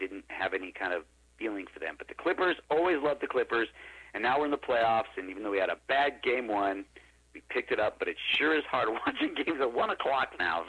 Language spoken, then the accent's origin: English; Los Angeles, California, United States; my whole time growing up in Los Angeles, I was always a fan of motorsports.